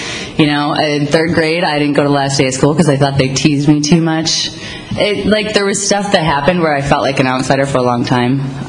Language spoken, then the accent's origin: English; Minnesota, United States; I'm originally from Minnesota.